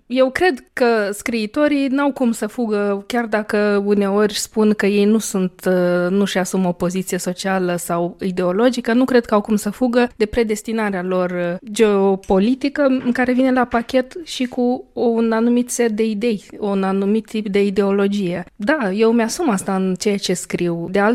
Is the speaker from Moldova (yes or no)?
yes; Moldova; born there; Eu m-am născut în Republica Moldova